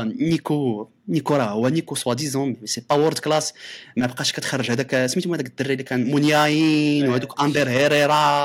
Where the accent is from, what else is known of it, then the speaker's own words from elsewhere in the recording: Morocco; وناحيه حنا مغاربه فهمتي